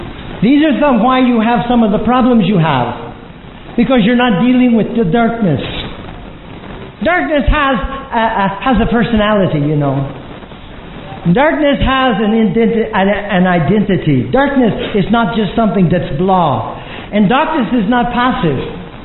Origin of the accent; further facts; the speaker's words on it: United States; Now, for me, I am part German, and I'm part English, and I was born and raised in America.